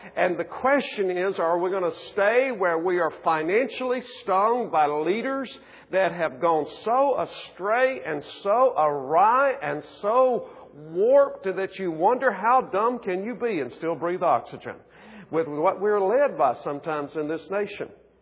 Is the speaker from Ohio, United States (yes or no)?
no; South Carolina, United States; accent: South Carolina; I remember when I was a little boy, I was raised in South Carolina, and you probably hear it in my accent, and it was a very rural area